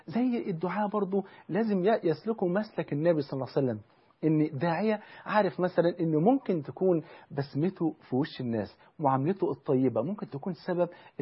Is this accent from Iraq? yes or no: no; Egypt; الأحزان التي نشعر بها في بلدنا مصر